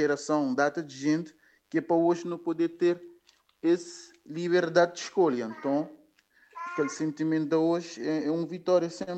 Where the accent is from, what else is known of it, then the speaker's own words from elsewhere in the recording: São Nicolau, Cape Verde; now in São Vicente, Cape Verde; é um mocinho de San Nicolau, nascido e criado na San Nicolau, entre Tarrafal e Estancha. Minha família é de Tarrafal, mas eu vivi durante um tempo na escola, na Estancha. Depois eu mudei para São Vicente